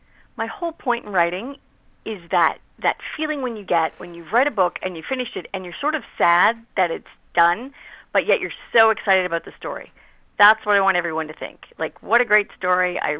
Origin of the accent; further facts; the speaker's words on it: Nova Scotia, Canada; I am. I'm from Nova Scotia.